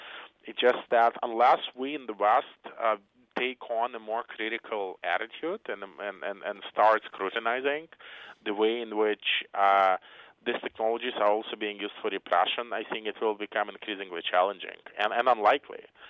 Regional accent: Belarus; I come from Belarus, which is, a country with probably the most dictatorial and harshest political environment in Europe.

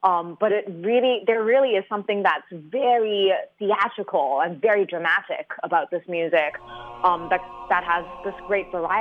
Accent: Hong Kong; moved away as an adult; I'm originally from Hong Kong

